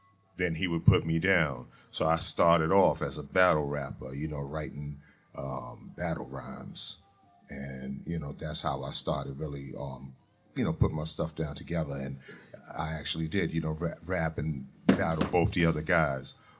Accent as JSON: {"language": "English", "town": "Brooklyn", "region": "New York", "country": "United States", "said": "I'm from Brooklyn, yeah."}